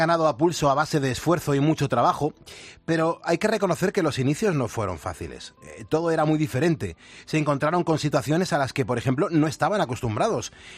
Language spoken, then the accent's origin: Spanish; Spain; como somos los españoles